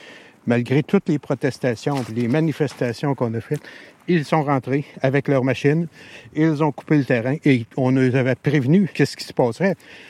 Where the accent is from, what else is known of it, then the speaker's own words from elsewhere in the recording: Quebec, Canada; Et je suis né ici, en Abitibi, quand j'étais jeune. On jouait dans le bois, c'était notre terrain de jeu.